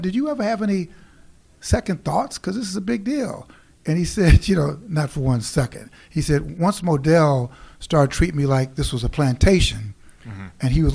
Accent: Chicago, Illinois, United States; I grew up in Chicago, and, you know, the Cubs

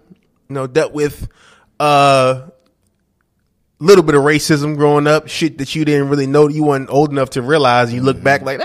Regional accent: Hillside, New Jersey, United States; I'm from Hillside.

